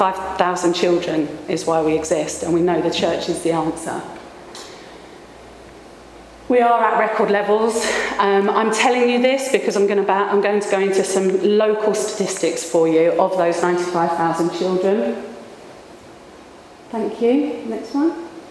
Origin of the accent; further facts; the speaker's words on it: Medway, South East England, United Kingdom; born there; I'm rather local. I was born in Medway